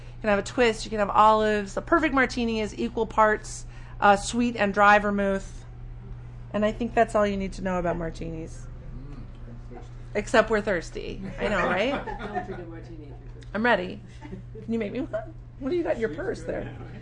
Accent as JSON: {"language": "English", "town": "Alexandria", "region": "North Carolina", "country": "United States", "tie": "born or raised there", "said": "I grew up in Alexandria, North Carolina, and I had to go to San Francisco to be, like, for real gay-bashed."}